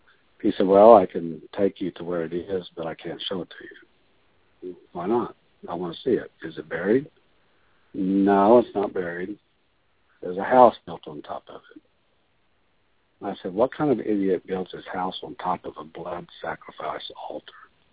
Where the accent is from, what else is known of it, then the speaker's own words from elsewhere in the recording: Oklahoma, United States; I come from Oklahoma.